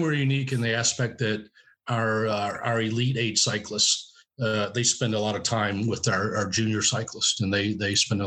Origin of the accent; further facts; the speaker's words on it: Virginia, United States; I'm originally from Virginia. It's what they call Southside Virginia, which is tobacco farming country, actually.